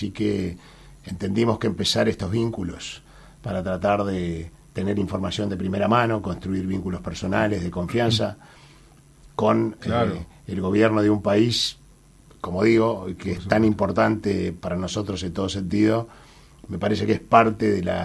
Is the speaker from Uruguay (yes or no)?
yes; Uruguay; nos haya recibido como ciudadanos uruguayos